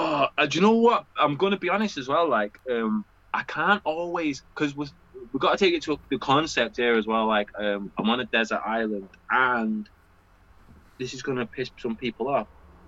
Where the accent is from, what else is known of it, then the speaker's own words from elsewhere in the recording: Manchester, North West England, United Kingdom; No, I'm from Manchester.